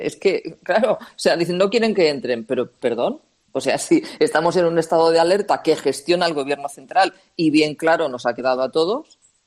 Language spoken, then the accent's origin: Spanish; Marchena, Andalusia, Spain; Que Marchena también es mi pueblo.